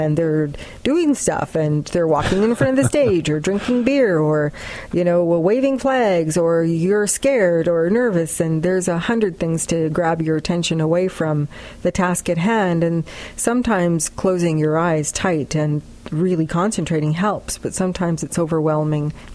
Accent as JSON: {"language": "English", "town": "Transcona", "region": "Manitoba", "country": "Canada", "tie": "born or raised there", "said": "Yes, I was raised in Transcona."}